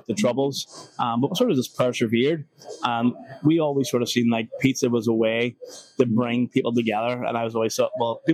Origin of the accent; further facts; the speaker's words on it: Belfast, Northern Ireland, United Kingdom; I'm from Belfast